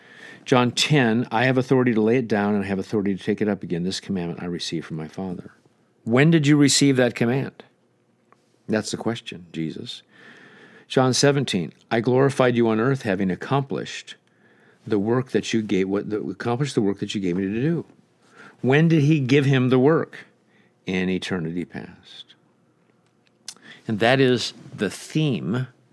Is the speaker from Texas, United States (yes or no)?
no; Nebraska, United States; When I grew up in Nebraska, no stinking thinking, as my father would say.